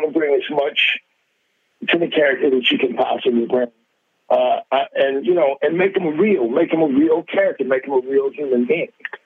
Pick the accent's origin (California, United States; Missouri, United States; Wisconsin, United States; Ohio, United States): Missouri, United States; St. Louis; But, you know, I'm from St. Louis, man. We do barbecue pretty.